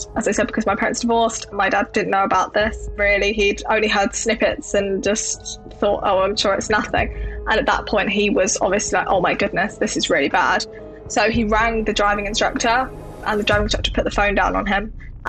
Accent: London, United Kingdom; So I grew up in Southeast London

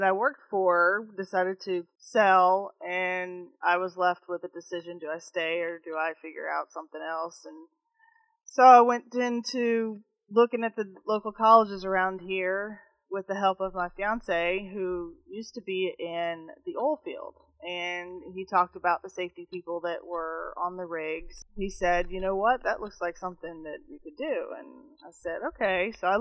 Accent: Baton Rouge, Louisiana, United States; I'm from Baton Rouge, Louisiana.

